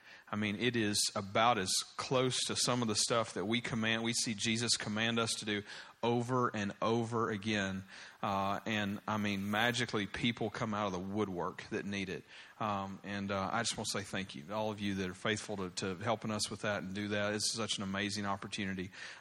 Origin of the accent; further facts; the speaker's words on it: Kentucky, United States; I am a Wildcats fan because I'm from Kentucky, and you don't grow up in Kentucky and not love the blue.